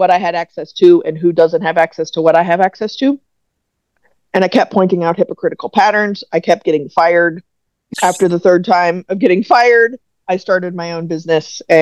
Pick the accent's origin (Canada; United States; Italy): United States; Texas; So I grew up in Texas.